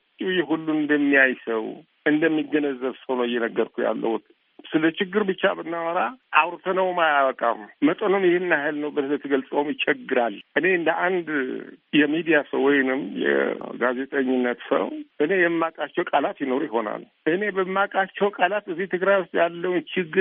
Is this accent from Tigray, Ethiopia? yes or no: yes; Tigray, Ethiopia; እኔ እዚሁ ከተማ ውስጥ ነው ያለሁት። እዚህ ተወለድኩ፣ እዚህ ያደግኩ፣ እዚህ ያረጀሁት። አሁን እዚህ ነው ያለሁት።